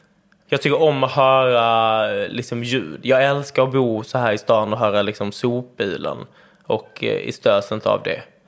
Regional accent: Skåne, Sweden; jag är inte uppväxt i Malmö. Jag har liksom levt väldigt mycket där på landet. Vi gick i skolan typ i en grannby, Klågrupp.

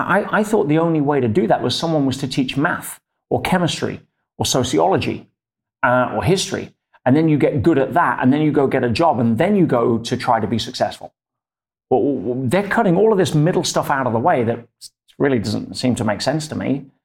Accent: Leicester, East Midlands, United Kingdom; In England, yes. My hometown in Leicester. Very unremarkable until we got more known for winning the Premiership football.

